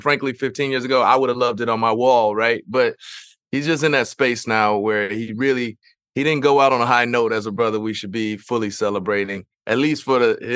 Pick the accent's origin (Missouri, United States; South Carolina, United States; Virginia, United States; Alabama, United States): Missouri, United States; They've done it in Missouri, my home state, before.